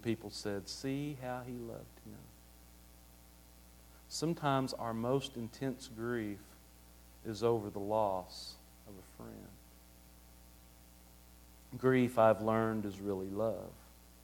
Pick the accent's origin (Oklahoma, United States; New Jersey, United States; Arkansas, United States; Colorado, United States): Oklahoma, United States; I grew up in Oklahoma.